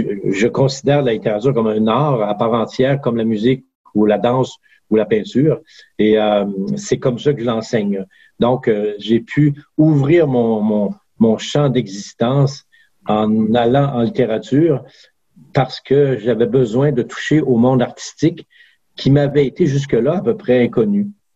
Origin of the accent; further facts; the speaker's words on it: Quebec City, Quebec, Canada; also born or lived in Kenogami; je suis né au Saguenay, à Kenogami. Mais j'ai passé toute mon enfance à Québec, dans la banlieue à Sainte-Foy, mais je suis né au Saguenay.